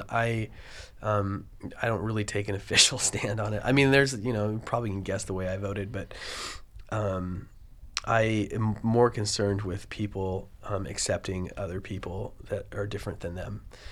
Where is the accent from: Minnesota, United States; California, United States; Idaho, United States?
Idaho, United States; I grew up in Idaho, and it's pretty much white people out there.